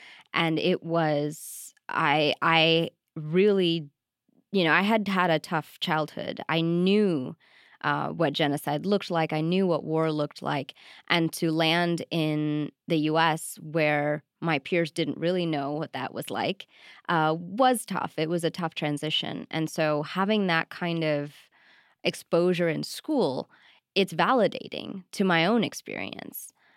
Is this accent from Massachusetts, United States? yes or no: yes; Amherst, Massachusetts, United States; English is a second language; also born or lived in Sri Lanka; Yes, I was born in Sri Lanka. I lived there until I was 7 years old, and then I moved to Amherst, Massachusetts.